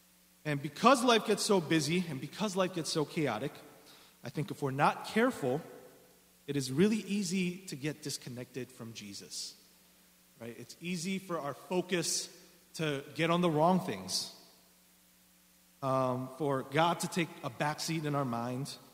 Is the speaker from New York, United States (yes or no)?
yes; New York, United States; also born or lived in Seoul, South Korea; I was baptized about 8 years ago in New Jersey. And so I grew up, I grew up in Seoul, South Korea, until I was about the age of 10. And then I moved to Rockland County, New York, where I grew up until I went to college